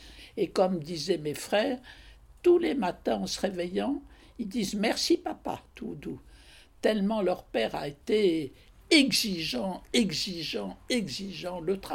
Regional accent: Paris, Île-de-France, France; Je suis une vraie Parisienne, j'ai beaucoup aimé, alors j'ai tout fait à Paris, je suis allée à l'école à Paris, d'abord une plus petite école, ensuite une école moyenne, ensuite je suis allée un peu en faculté à la Sorbonne, pas longtemps.

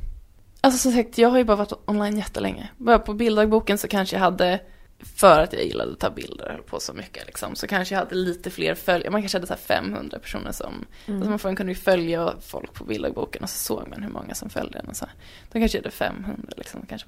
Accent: Värmdö, Stockholm County, Sweden; Jag växte upp på Värmdö.

